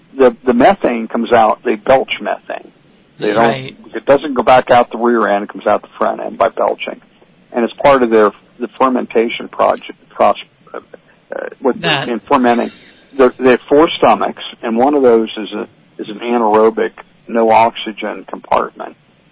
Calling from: Apollo Beach, Florida, United States; And I'm calling you from Apollo Beach, Florida.

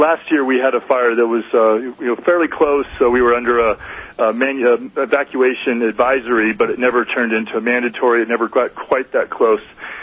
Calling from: Big Bear City, California, United States; Big Bear City, California, so mountains of Southern California.

